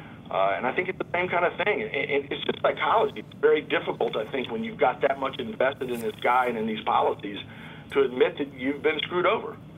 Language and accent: English; the South, United States; Listen, I'm a Southerner, so you get stories with me, man.